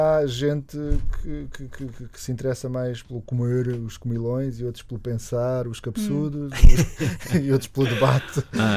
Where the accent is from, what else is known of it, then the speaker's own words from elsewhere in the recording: Olhão, Algarve, Portugal; Eu, por exemplo, eu sou do Algarve, pá, ali daquela da zona mesmo sul do sul.